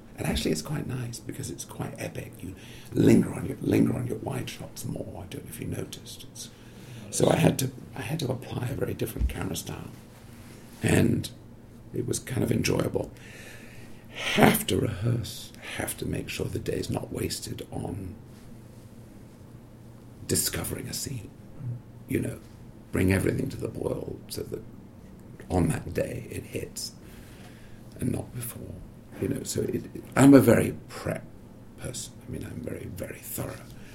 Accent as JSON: {"language": "English", "country": "United Kingdom", "said": "You know, I'm British, it's very strange for me to go to places like Albuquerque."}